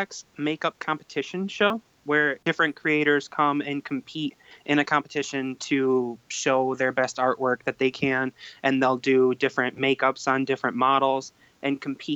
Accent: Canandaigua, New York, United States; I am from Canandaigua, New York

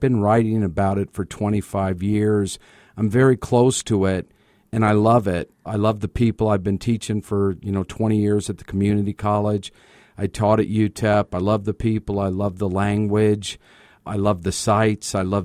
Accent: Los Angeles, California, United States; I spent 34 years in Los Angeles and I grew up in South Central L.A.

